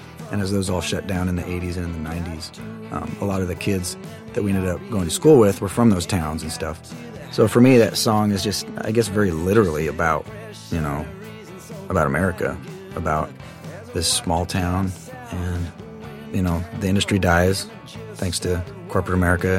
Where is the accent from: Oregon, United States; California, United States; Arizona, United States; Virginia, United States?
Oregon, United States; where we grew up in Oregon, there's always Indian reservations with casinos on them.